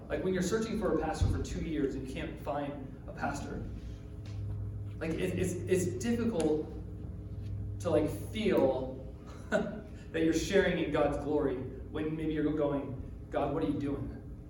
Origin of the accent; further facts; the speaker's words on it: United States; Because I'm an American.